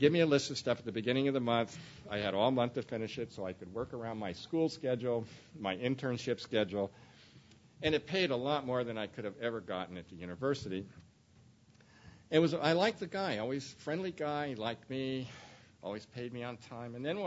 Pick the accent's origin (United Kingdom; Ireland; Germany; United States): Ireland; and I did everything I've learned, not only as a psychologist, but as as an Irishman